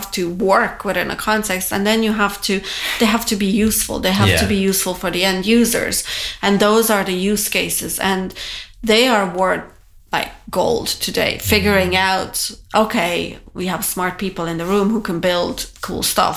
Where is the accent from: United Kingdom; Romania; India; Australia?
Romania; Transylvania; moved away as an adult; now in United States; So, you know, I'm originally from Transylvania, Romania. I came here when I was 22